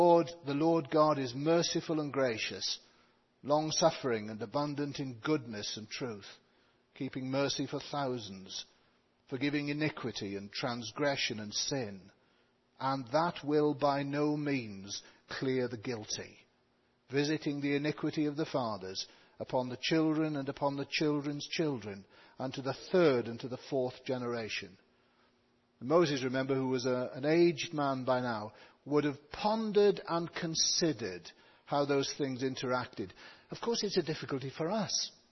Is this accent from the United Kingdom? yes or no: yes; United Kingdom; After all, I'm a Brit, and Canadian feelings and sentiments are probably quite different in that sense.